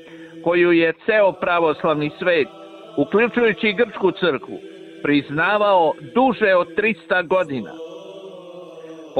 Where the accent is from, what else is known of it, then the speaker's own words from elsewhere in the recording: Belgrade, Serbia; born there; iako sam rođen u Beogradu, vaspitavan sam u helenskom duhu potpune odanosti prema Hristovoj crkvi, porodici, otačbini i tradiciji.